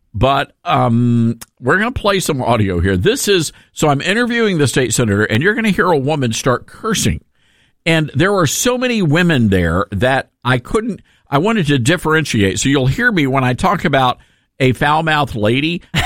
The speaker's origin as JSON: {"language": "English", "region": "the South", "country": "United States", "said": "But I'm from the South."}